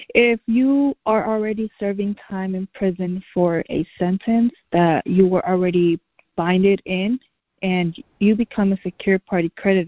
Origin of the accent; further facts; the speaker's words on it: California, United States; I'm from California.